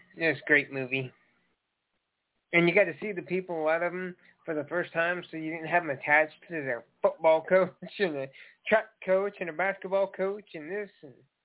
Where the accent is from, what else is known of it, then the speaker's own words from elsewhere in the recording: Durban, KwaZulu-Natal, South Africa; I'm from Durban, South Africa.